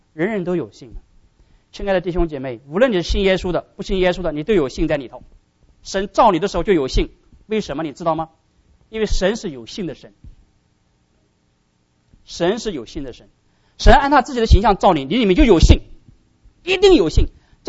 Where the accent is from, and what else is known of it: China